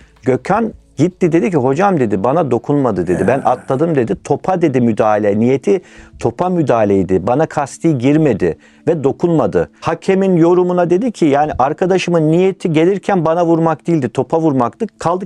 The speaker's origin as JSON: {"language": "Turkish", "region": "Black Sea Region", "country": "Turkey", "tie": "born or raised there", "said": "Ben de Karadeniz'de doğdum, büyüdüm."}